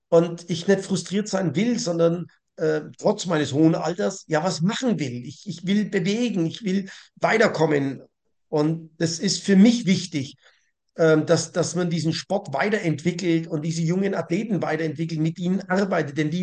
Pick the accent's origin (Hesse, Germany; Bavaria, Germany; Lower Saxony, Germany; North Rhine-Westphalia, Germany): Bavaria, Germany; Rothenburg; born there; Also ich bin zwar ein gebürtiger Rothenburger, habe aber nie mitgemacht